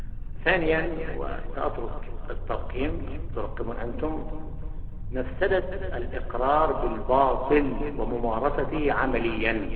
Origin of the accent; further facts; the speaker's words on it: Egypt; عندنا في مصر